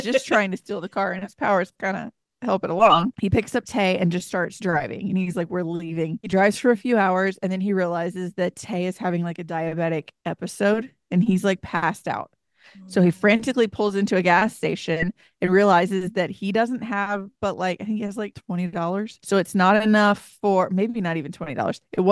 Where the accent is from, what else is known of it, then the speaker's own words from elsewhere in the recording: Southern US, United States; Growing up in the South, you don't get as much of the, ooh, it's dark and scary